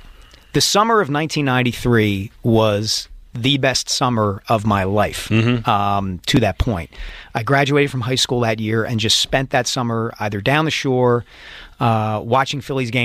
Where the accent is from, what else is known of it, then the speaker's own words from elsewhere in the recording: Glenside, Pennsylvania, United States; So I grew up just outside the city. My parents were both city kids, both Cardinal Doherty alumni. And I grew up kind of at the nexus of Glenside, Dresher, North Hills